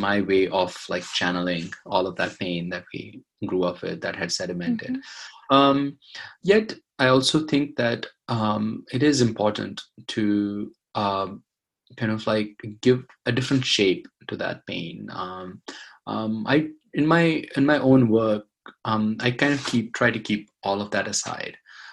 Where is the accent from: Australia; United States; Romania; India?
India; Jammu and Kashmir; I grew up in Kashmir, and just like both of you, we have seen the 1990s